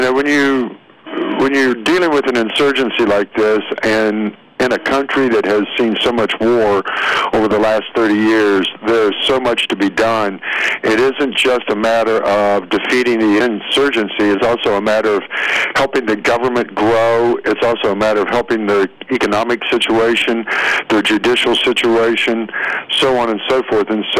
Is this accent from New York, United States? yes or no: no; West Virginia, United States; moved away as an adult; now in Texas, United States; I was actually born and raised in the mountains up in West Virginia.